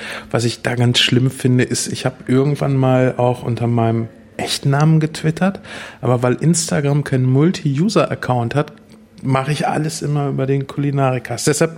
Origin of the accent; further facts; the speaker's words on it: Espelkamp, North Rhine-Westphalia, Germany; born there; now in Minden, Germany; ich komme, gebürtig bin ich aus Espekamp, eine sehr schöne kleine Stadt, bin dann in der Nähe von Minden jetzt beheimatet, in den beschaulichen Roten Uffeln